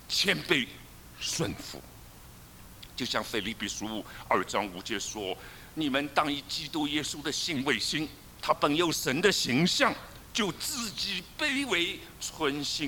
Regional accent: Shanghai, China; born there; 我是一个大学老师，我出生在上海大楼里面，城市人啊

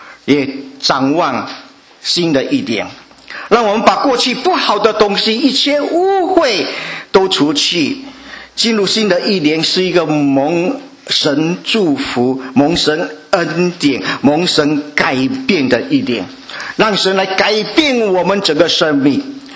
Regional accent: China; 我们中国人的风俗习惯，一年结束的时候，我们将会来一个大扫除。

